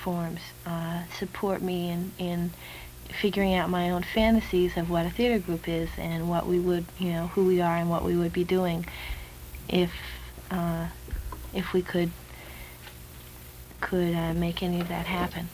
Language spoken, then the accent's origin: English; California, United States; now in Vermont, United States; I was born politically in Vermont when I moved to Vermont. That although I grew up in California, that I was someplace else during the 60s.